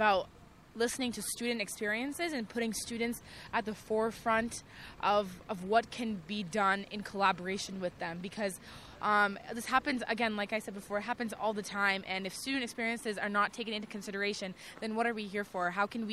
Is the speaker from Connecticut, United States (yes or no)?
yes; Norwalk, Connecticut, United States; I am from Norwalk, Connecticut.